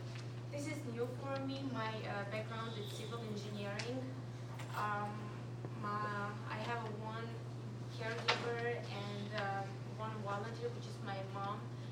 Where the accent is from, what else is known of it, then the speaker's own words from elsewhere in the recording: Armenia; first language Armenian; English is a second language; now in United States; I'm from Armenia